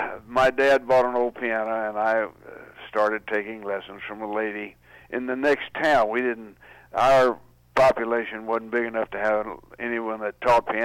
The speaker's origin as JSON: {"language": "English", "region": "Georgia", "country": "United States", "tie": "born or raised there", "said": "Well, I grew up in a little cotton mill town in North Georgia, about 20, 25 miles north of Atlanta."}